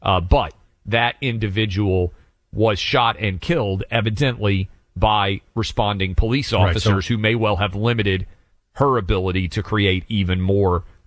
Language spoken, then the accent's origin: English; Nashville, Tennessee, United States; It feels like growing up in Nashville, this has been the guy who shows up and informs the public about incidents.